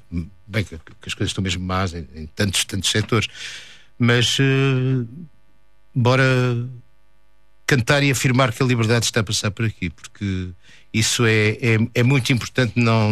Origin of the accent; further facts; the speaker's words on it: Porto, Portugal; eu sou mais urbano, sou do Porto e sou mais duro e menos.